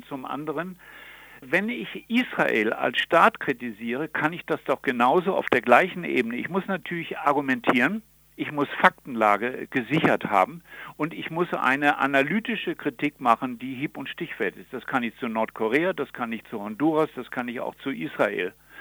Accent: Germany; dann denke ich, haben wir eine Grenze überschritten, nicht nur als Deutscher

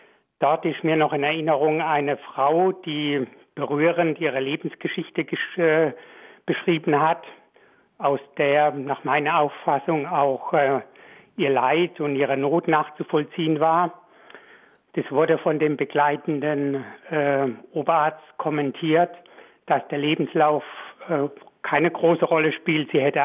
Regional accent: Baden-Württemberg, Germany; Ja, ich komme, wie Sie hören, komme ich aus Baden-Württemberg, aus der Nähe von Heidelberg und habe aber zuletzt in der Nähe von Hamburg in Geestach gearbeitet, bekannt als durch das Kernkraftwerk Rümmel.

